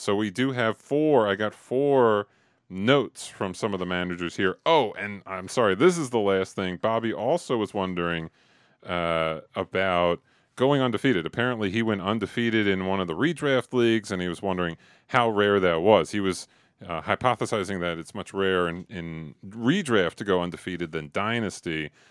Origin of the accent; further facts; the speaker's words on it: San Diego, California, United States; And then several years later, I moved to my hometown of San Diego and started a third league there.